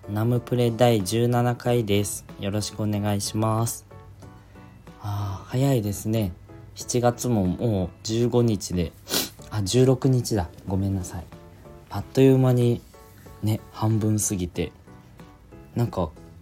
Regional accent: Shizuoka, Japan; お盆が僕の地元の静岡県静岡市清水区はお盆が7月なんですよ。

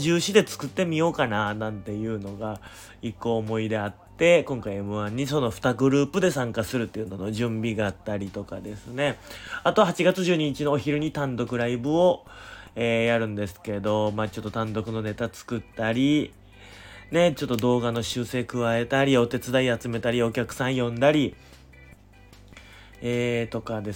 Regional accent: Kagoshima, Japan; 鹿児島出身なんですけど、

